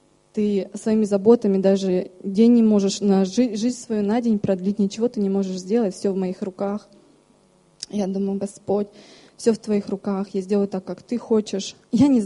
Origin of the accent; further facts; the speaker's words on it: Germany; я из Германии.